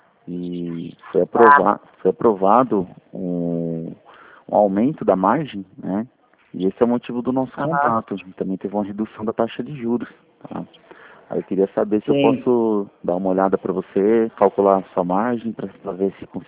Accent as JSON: {"language": "Portuguese", "town": "Itu", "region": "São Paulo", "country": "Brazil", "said": "De Itu, interior de São Paulo."}